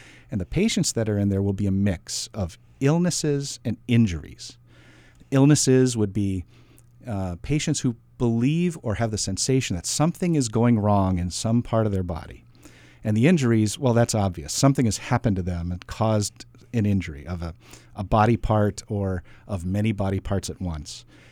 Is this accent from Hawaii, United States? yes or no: yes; Hawaii, United States; I went to medical school here in Hawaii. I was born and raised in Hawaii.